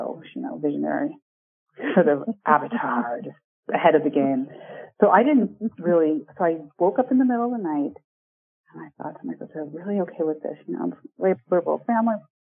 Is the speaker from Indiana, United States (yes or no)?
no; Bay Area, California, United States; So I'm from the Bay Area, very liberal family, very, you know, kind of, you know, open to lots of different things.